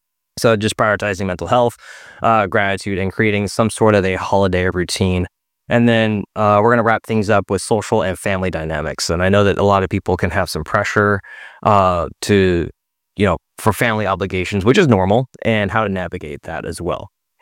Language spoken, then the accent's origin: English; Seattle, Washington, United States; And when I grew up in Seattle, it would get dark even earlier out, like around 3:30 or 4.